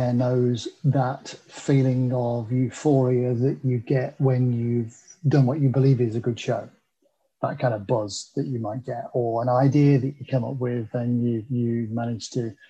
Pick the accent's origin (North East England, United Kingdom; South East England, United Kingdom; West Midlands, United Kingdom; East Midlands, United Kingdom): East Midlands, United Kingdom; Derby; And then Derby's my hometown, and to do the breakfast show back to my hometown, which again I did for about 9 years all told, was just a great honour and was great fun.